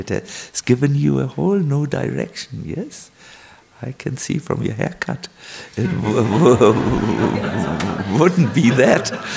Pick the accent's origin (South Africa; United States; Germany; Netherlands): Germany; English is a second language; we come from Germany, we are a little stubborn